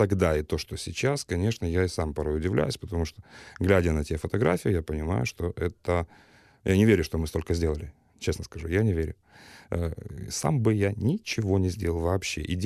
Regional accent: Kyiv, Ukraine; also born or lived in Ternopil; Киев — это город, в котором я родился. Родился в Тернополе. В котором я прожил, в общем, прожил, считая, с 3 лет. Вырос, я хотел сказать.

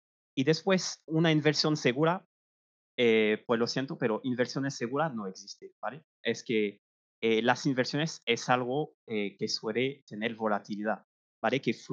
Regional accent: France; Spanish is a second language; como yo, que soy francés, que cuando hablo por el teléfono, pues, se oye que tengo un acento

